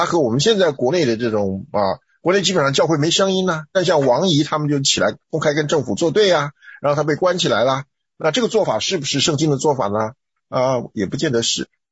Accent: Taiwan; 包括我从台湾来的

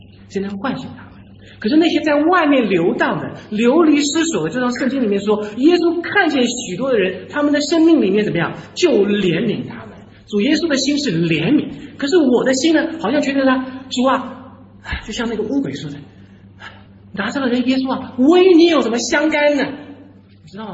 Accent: Hangzhou, Zhejiang, China; 我们那边余杭区啊，好多安徽的弟兄姐妹都快要占了大半了

